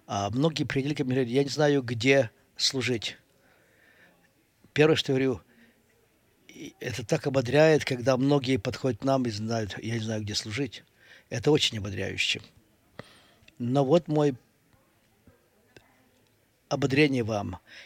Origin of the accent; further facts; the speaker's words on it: Australia; also born or lived in Calgary; Как вы поняли, я вырос в Австралии, и я практически ничего не знал о снеге.